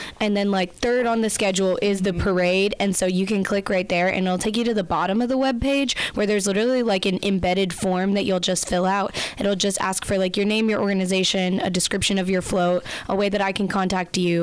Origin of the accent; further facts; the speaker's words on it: Bowling Green, United States; Well, I'm from Bowling Green